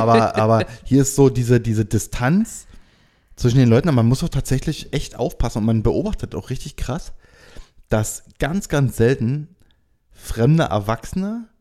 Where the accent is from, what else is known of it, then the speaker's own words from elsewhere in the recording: Germany; Naja, und wir als Europäer oder als Deutsche